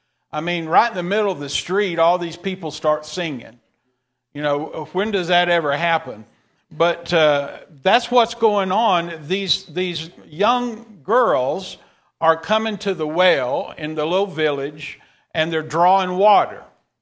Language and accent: English; Hanson Switch, Texas, United States; I'm from Hanson Switch. Anybody know where that is?